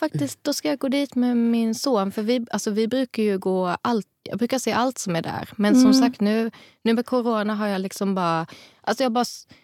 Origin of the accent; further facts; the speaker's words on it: Lund, Skåne, Sweden; jag är från Lund, jag har ju växt upp med Malmö konsthall